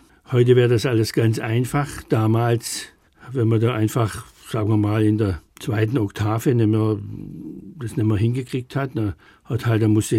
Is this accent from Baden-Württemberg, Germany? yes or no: yes; Schwäbisch Gmünd, Baden-Württemberg, Germany; weil ich stamme ja aus Schwäbisch Gmünd und das ist die Hohenstaufenstadt.